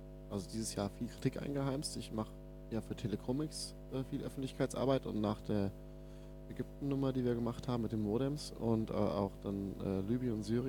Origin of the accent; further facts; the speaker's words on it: Berlin, Germany; also born or lived in Rhine-Main area; Ich komme aus Berlin, habe vorher im Rhein-Main-Gebiet gelebt